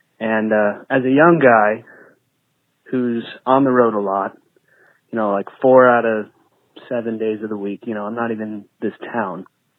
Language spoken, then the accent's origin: English; Oregon, United States; I'm 22 years old, and I'm from Oregon.